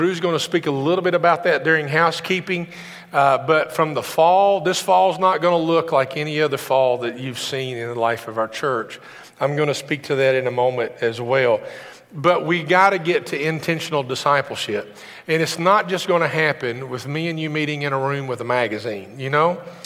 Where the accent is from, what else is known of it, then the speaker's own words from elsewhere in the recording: Campbellsville, Kentucky, United States; also born or lived in Greensburg; Julie and I grew up in Campbellsville and Greensburg.